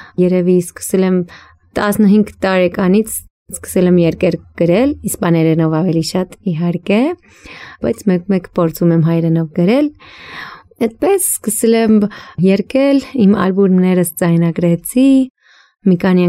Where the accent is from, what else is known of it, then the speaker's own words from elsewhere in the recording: Buenos Aires, Argentina; now in Armenia; ես ծնվել եմ Բուենոս Այրեսում, Արգենտինա, Արգենտինայի մայրաքաղաքն է, այնտեղ կացի հայկական դպրոց ու միշտ հայ համայնքի մեջ եմ եղել